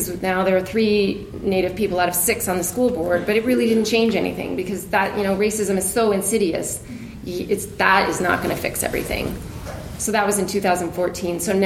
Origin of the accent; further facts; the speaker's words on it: Missoula, Montana, United States; I grew up in Missoula, and honestly, it was like living in a bubble.